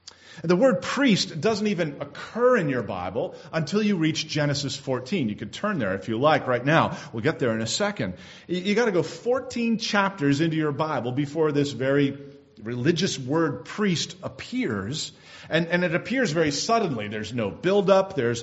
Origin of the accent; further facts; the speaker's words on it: Canada; I didn't know that, and I'm a Canadian.